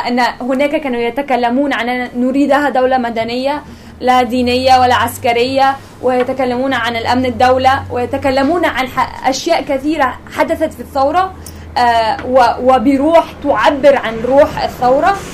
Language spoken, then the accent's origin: Arabic; Egypt; أنا كمصرية كنت أحب اللهجة المصرية لأنها لغتي